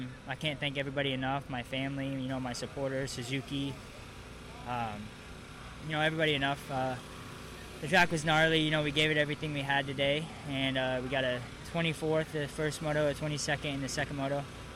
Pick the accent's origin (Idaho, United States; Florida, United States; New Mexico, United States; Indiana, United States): Florida, United States; This one was a good one because I'm from Florida, so, it was a good one since it's close, it's a good local race